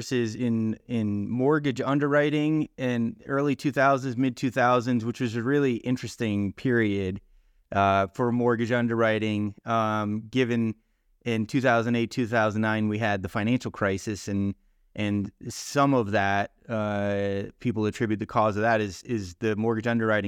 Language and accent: English; Florida, United States; I grew up in South Florida as well.